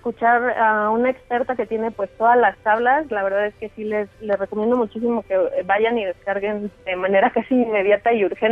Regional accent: Syria; moved away; en ningún momento me imaginé que iba a tener que dejar Siria si no hubiera pasado lo que está pasando en mi país

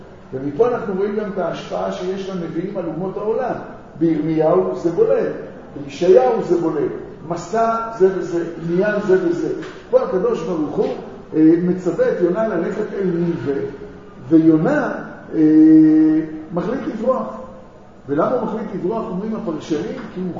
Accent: Tel Aviv, Tel Aviv District, Israel; אני לא מזלזל בתל אביב, אתם יודעים שגדלתי שם, אני דור שני לאנשי תל אביב, ואני אוהב את המקום הזה.

